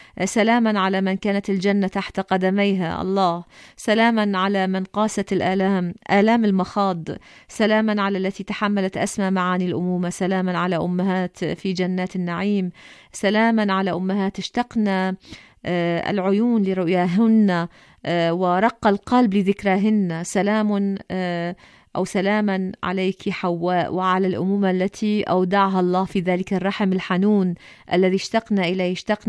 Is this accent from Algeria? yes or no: no; Iraq; من العراق